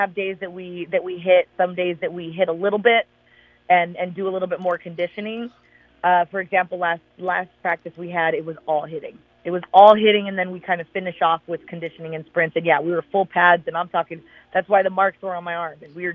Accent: Arizona, United States; I grew up in Arizona.

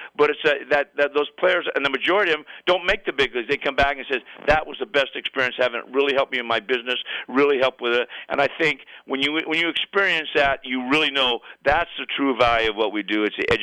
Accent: Stockton, California, United States; Dusty Baker grew up in Sacramento when I grew up in Stockton

